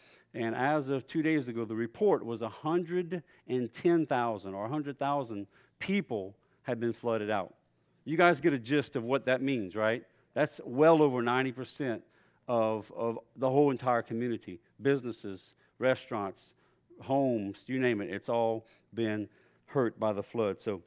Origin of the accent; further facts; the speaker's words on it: Louisiana, United States; So guys, just be in prayer for my home state, Louisiana.